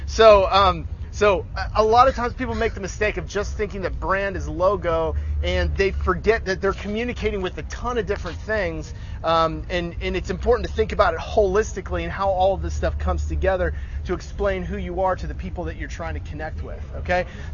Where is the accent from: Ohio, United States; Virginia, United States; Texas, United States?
Ohio, United States; I'm actually from Ohio, near Cleveland, Ohio.